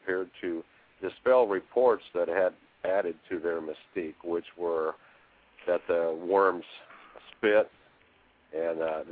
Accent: Kansas, United States; Well, I'm from Kansas. I know what that's all about.

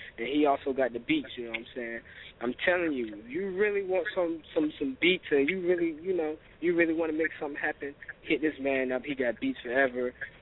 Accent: Jacksonville, Florida, United States; shout out to my hometown, Jacksonville, Florida, man. Shout out to all the Florida people, Miami, everybody.

